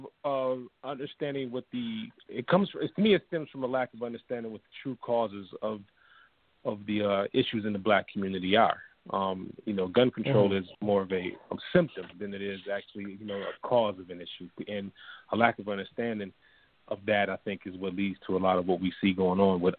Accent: Buffalo, New York, United States; My background is I was raised in the Dory Miller Rifle and Pistol Club of Buffalo, New York, which was started by my dad in 1980.

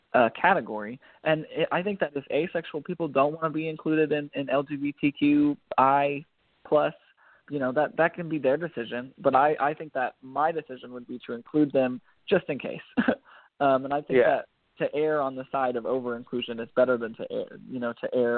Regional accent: Oklahoma, United States; Maybe it's because I'm from Oklahoma. We're a little behind.

